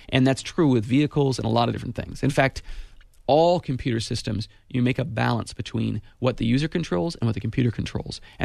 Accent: Ben Lomond, California, United States; She lives in Ben Lomond, my hometown

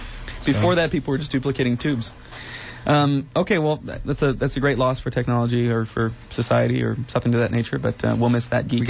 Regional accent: Santa Cruz, California, United States; leaving my hometown of Santa Cruz.

